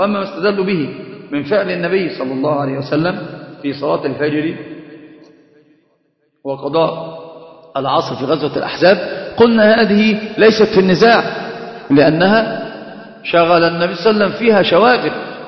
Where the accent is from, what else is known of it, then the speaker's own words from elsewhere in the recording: Egypt; حتى تجد المثل عندنا في مصر في كثير من العادات والتقاليد